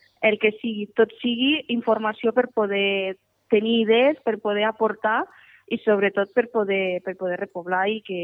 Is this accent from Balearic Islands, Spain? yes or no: no; Llardecans, Catalonia, Spain; Jo soc de Llardecans, vaig estudiar a l'escola de Llardecans i després sí que el batxillerat vaig anar a Lleida i la universitat també la vaig fer a Lleida, vaig estudiar turisme i després vaig anar a treballar a Barcelona